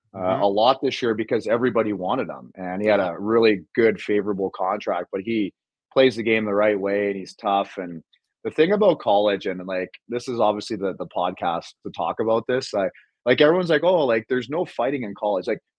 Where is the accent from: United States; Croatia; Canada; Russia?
Canada; Hamilton, Ontario; like I grew up in Hamilton, right?